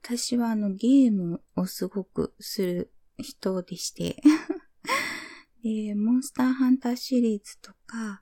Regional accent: Fukuoka, Japan; 出身地は福岡で、バリバリの博多っ子でございます。

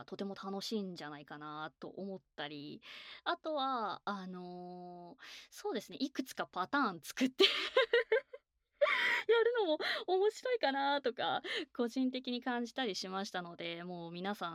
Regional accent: Kansai, Japan; accent: Kansai; 本当に私の出身が関西圏なので、どうしてもイントネーションがすごく関西寄りになってしまって、

